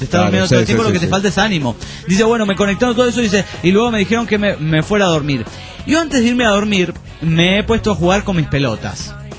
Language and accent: Spanish; Trelew, Chubut, Argentina; De donde soy yo.